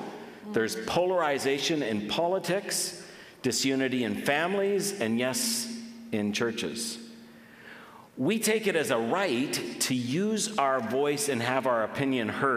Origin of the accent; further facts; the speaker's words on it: Canada; And we're like, we're from the West Coast.